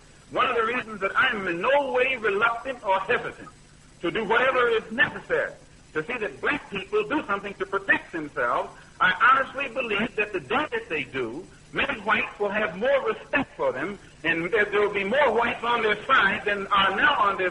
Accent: United States; I'm also an American Negro, and I live in a society whose social system is based upon the castration of the black man

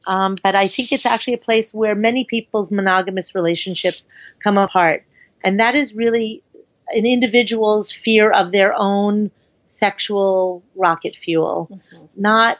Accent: Long Island, New York, United States; I grew up in a very violent divorce before anybody divorced in my hometown in New York, Long Island

